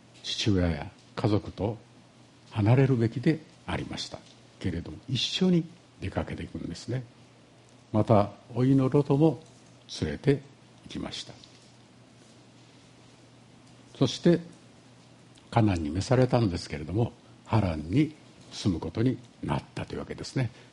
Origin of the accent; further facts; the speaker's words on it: Takaishi, Osaka, Japan; 私の小さい頃は高石に住んでいましたから